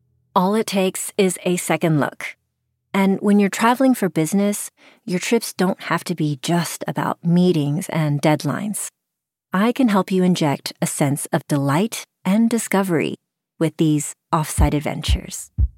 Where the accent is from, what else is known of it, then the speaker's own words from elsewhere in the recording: Texas, United States; also born or lived in Asia; I grew up in Texas to parents from Taiwan.